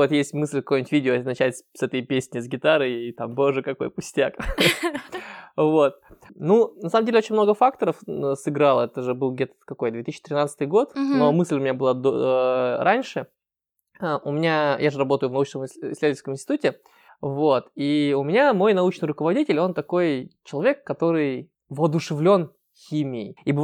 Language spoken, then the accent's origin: Russian; Ural, Russia; accent: Ural; у меня мой уральский говор, который съедает все буквы, говорит очень быстро